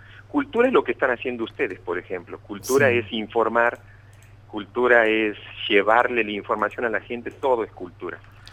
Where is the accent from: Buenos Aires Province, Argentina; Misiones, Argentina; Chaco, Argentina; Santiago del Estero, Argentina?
Santiago del Estero, Argentina; para nosotros que somos de aquí de Santiago del Estero y vamos a mostrar nuestra cultura en otros puntos del país